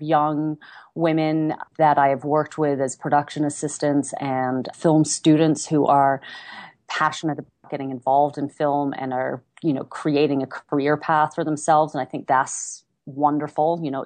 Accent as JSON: {"language": "English", "country": "New Zealand", "tie": "born or raised there", "moved": "yes", "said": "I'm a New Zealander. I grew up there."}